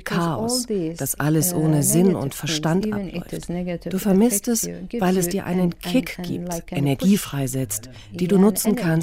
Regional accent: Iraq; Wenn mich Leute fragen, wo kommst du eigentlich her, dann scheue ich mich zu sagen, aus dem Irak. Das trifft es einfach nicht. Das Arabische ist meine Heimat.

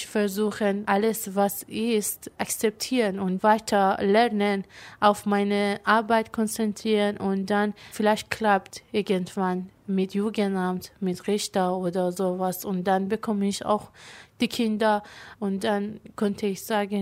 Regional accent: Iran; German is a second language; Er kommt auch aus Iran, wo ich groß geworden bin.

